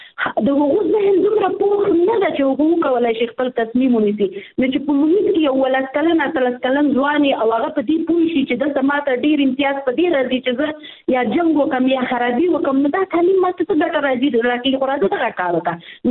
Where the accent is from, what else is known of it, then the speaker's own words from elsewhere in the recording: Afghanistan; موږ د افغانستان عام ولس یو، په دې کې موږ تعلیم کړی